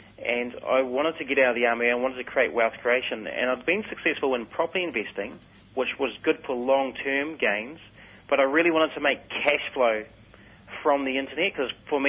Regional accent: Auckland, New Zealand; I'm from Auckland, New Zealand

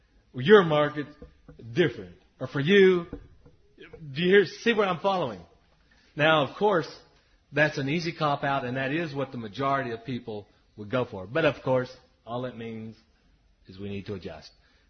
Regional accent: Texas, United States; I mean, I came from Texas, and I saw that cactuses couldn't even survive in Tennessee.

